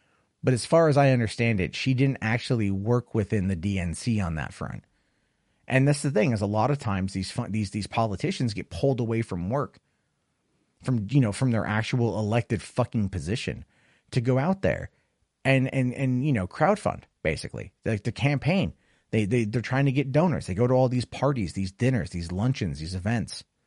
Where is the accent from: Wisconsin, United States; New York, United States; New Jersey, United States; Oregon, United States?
Oregon, United States; Portland; And I'm from Portland, and I don't like seeing my city, you know, getting smeared across the media